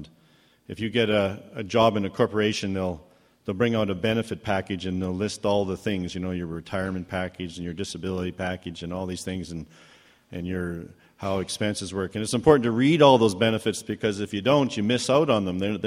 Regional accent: Calgary, Alberta, Canada; from Calgary.

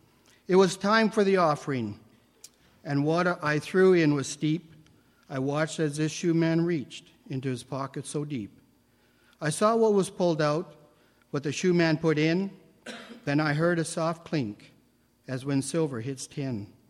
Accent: Saskatoon, Saskatchewan, Canada; I'm from Saskatoon.

